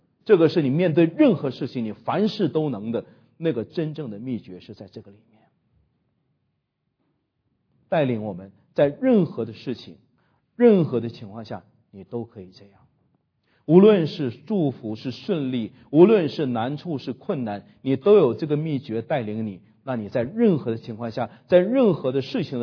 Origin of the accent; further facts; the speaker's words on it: China; 吃东西啊是我们中国人的很大一个短板啊